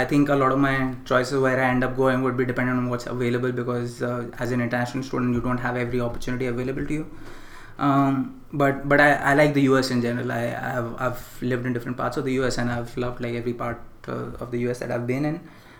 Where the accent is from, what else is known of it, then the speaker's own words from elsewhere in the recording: India; so I grew up in India, so I like a lot of like Bollywood music